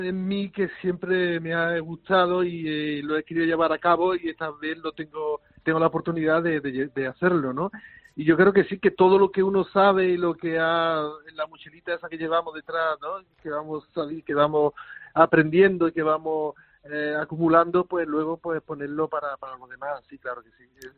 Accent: Lebrija, Andalusia, Spain; born there; Barejones es el barrio donde yo nací, en Lebrija

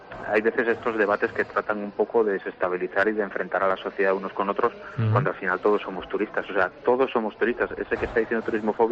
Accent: Valencian Community, Spain; nuestra manera de ser, nuestra idiosincrasia como valencianos, que recibimos con los brazos abiertos

